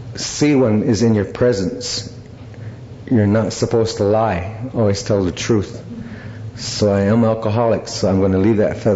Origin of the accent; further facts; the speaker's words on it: United States; Is where my tribe was originally from. And I'm from the Mohican Nation.